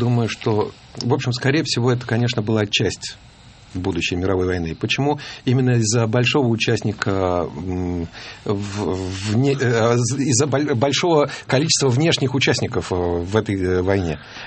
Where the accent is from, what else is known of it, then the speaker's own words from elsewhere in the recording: Russia; born there; потому что мои родители были из тех самых испанских детей, которые были эвакуированы во время гражданской войны. Я родился в Советском Союзе, жил здесь, ну, сперва до 7 лет.